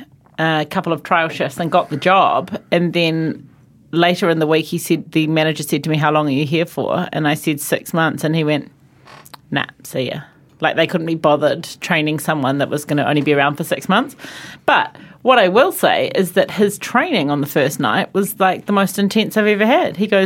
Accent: New Zealand; hi, I'm from New Zealand. Can I have a job?

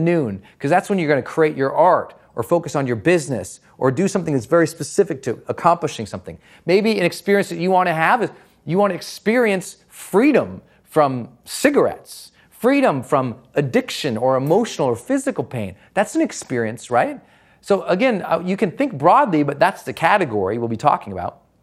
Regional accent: Montana, United States; You know, I'm from Montana. It had to be in the woods, right?

